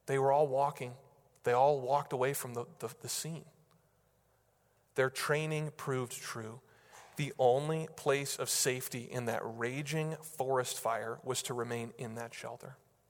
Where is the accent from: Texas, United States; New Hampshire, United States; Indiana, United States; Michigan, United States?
New Hampshire, United States; now in Denver, United States; I'm from New Hampshire. I live in Denver. I don't know how to pronounce Wyoming names, okay?